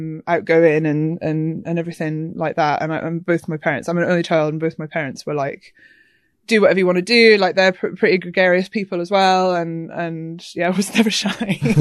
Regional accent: Edinburgh, Scotland, United Kingdom; born there; I was born in Edinburgh, but my parents are English, and they moved up to Edinburgh before I was born.

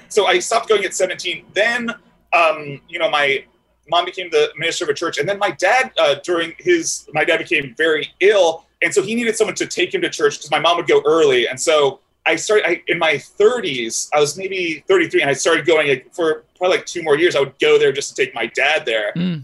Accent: Encino, California, United States; Like, oh, hey, I'm from Encino. They're like, whoa, Encino, okay, hippie.

